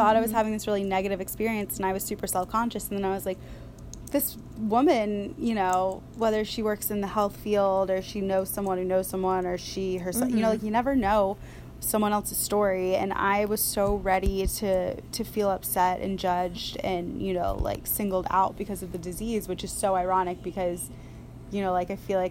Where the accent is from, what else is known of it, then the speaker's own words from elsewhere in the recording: the South, United States; I'm from the South and I honestly, you know, it was like one of those like bless her heart moments.